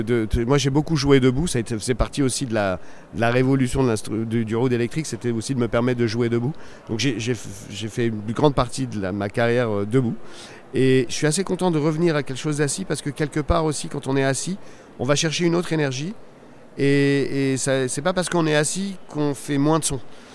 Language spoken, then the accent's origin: French; Algeria; Et puis après, comme moi j'ai grandi en Algérie, qu'en Algérie je faisais du rock, je suis revenu à ma culture rock.